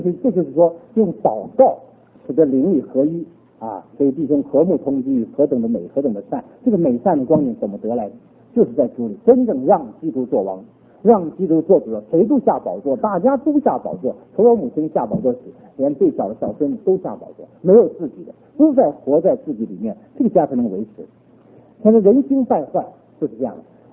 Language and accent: Chinese; Northeast China, China; 我是东北人，你拿吃东西来说，我东北人吃馒头的啊，我的母亲四川人吃辣椒的啊。我的妻子福建人吃甜的，我的媳妇浙江人吃咸的